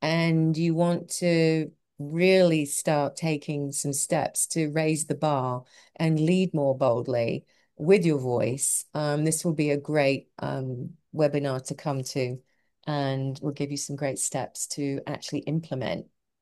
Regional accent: London, United Kingdom; moved away as an adult; now in United States; I think when I came to America from London, I had my sister here and my husband at the time, and I didn't know anyone else.

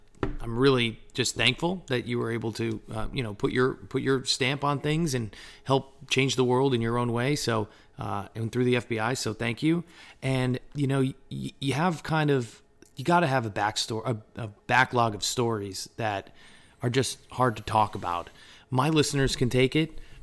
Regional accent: Connecticut, United States; also born or lived in New York; I grew up in New York, in Connecticut.

